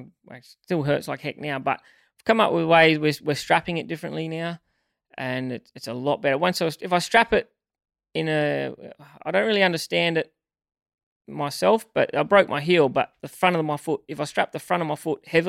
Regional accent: Western Australia, Australia; I come from West Australia where it even in our wet years, it's not that wet

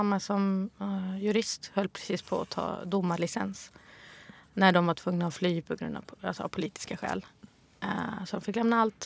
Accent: Malmö, Skåne, Sweden; Så fick vi ta det som fanns, och det var i Rosengård i Malmö.

